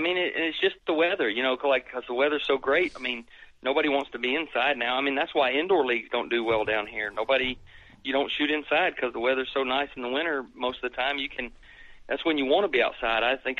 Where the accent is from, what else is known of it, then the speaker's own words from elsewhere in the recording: Ohio, United States; born there; I mean, I was born in Ohio, but, and I, you know, we have to travel up there